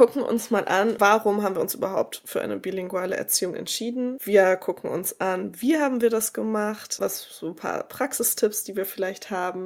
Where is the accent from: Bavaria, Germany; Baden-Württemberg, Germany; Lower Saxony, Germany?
Bavaria, Germany; ich bin auch in Bayern zur Schule gegangen und wir hatten die Vorgabe, dass wir zum Beispiel Referate auf Hochdeutsch halten müssen.